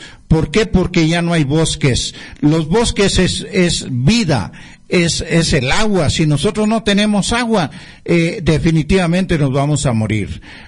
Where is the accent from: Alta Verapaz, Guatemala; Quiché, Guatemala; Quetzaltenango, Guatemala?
Quiché, Guatemala; Santa Cruz del Quiché; soy del Consejo de Pueblos Quiché. Me acompaña Martín Grijalva, también de aquí de Santa Cruz de Quiché.